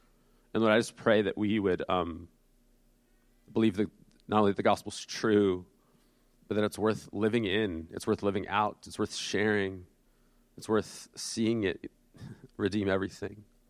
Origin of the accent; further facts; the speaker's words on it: Boston, Massachusetts, United States; my family, we're from the Boston area, and we love sports too much.